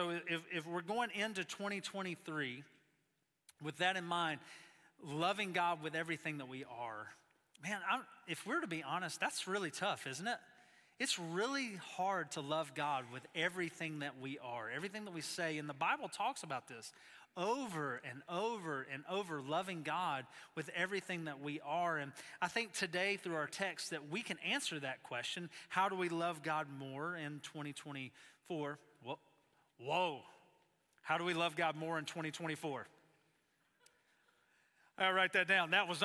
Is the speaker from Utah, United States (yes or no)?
no; Georgia, United States; we were riding around my hometown in Georgia